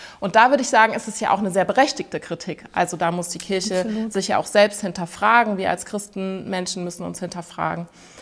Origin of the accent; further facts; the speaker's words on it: Cologne, North Rhine-Westphalia, Germany; Ich komme aus Köln